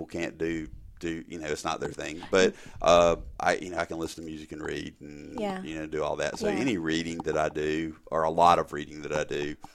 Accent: Alabama, United States; I hail from Hale County, and it's a lot warmer down there.

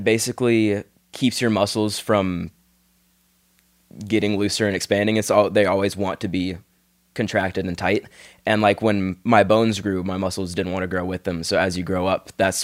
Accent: Texas, United States; now in Tampa, United States; I'm born and raised in Texas and I'm always representing.

